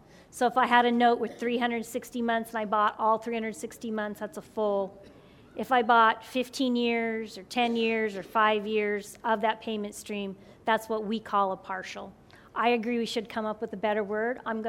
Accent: Washington, United States; He was from Wisconsin, I was from Washington State.

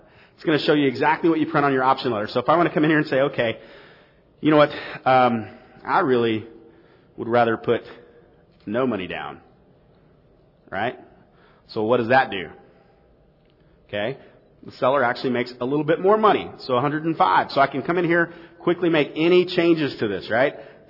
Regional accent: St. Louis, Missouri, United States; this property is in an area in I'm from St. Louis. This is in Overland.

